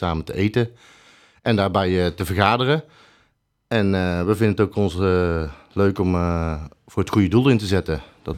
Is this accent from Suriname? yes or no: no; Belgium; Ik ben zelf Belg.